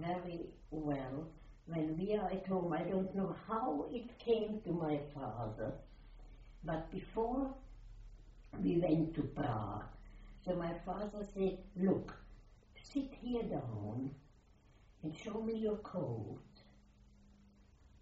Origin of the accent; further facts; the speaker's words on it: Austria; Austrian we were. And he straight away, when we arrived, we went to prison. Just normally to prison, in my hometown to prison, not concentration camp, in prison.